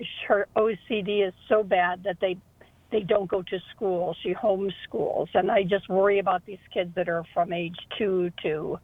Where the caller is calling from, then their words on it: Tampa, Florida, United States; I'm from Tampa.